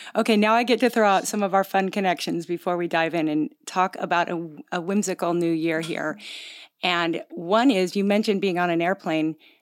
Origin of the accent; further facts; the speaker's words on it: Gig Harbor, Washington, United States; I was born and raised in Gig Harbor.